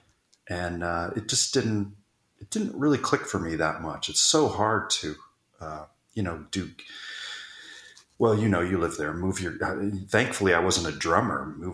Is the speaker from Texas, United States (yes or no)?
yes; Texas, United States; although I grew up in Texas, but still going to Nashville didn't make sense.